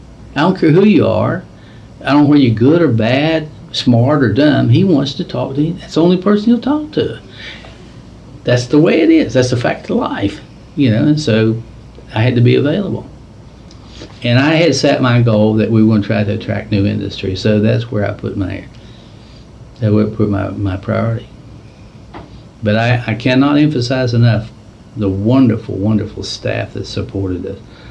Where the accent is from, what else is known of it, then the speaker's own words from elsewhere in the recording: West Virginia, United States; I grew up in West Virginia and I saw my community go from 120,000 down to 49,000 people.